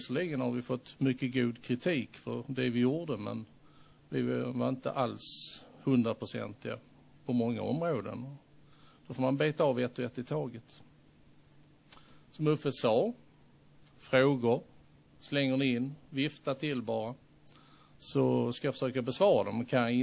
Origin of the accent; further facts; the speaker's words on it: Kiruna, Norrbotten County, Sweden; Jag är från Kiruna som alla hör. Jag brukar få frågan, är du från Skåne? Nej, så. Definitivt inte. Jag har bott här uppe sedan 1987 faktiskt och behållit den sköna dialekten.